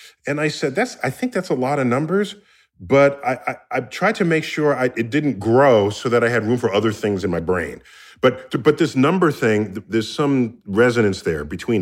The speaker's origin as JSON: {"language": "English", "town": "New York City", "region": "New York", "country": "United States", "tie": "born or raised there", "said": "And I'd go out into the real sky when I finally saw a real sky, because I grew up in New York City"}